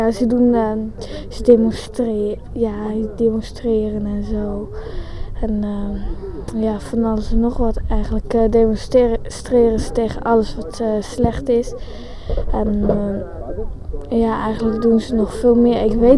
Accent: Didam, Gelderland, Netherlands; Ik zelf kom uit Didam, een plaatsje in Gelderland.

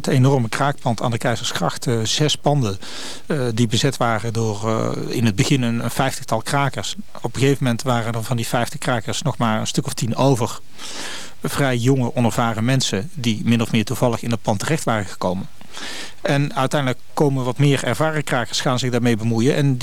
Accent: Breda, North Brabant, Netherlands; ik kom uit Breda. Daarom zit ik nu ook weer in Breda. Ik ben weer net terug uit Amsterdam.

